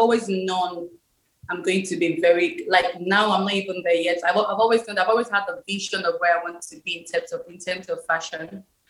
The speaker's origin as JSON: {"language": "English", "region": "London", "country": "United Kingdom", "tie": "born or raised there", "also_born_or_lived": "Nigeria", "said": "I was born in Nigeria, but I grew up in London, the United Kingdom. I did my A-levels and my uni in London."}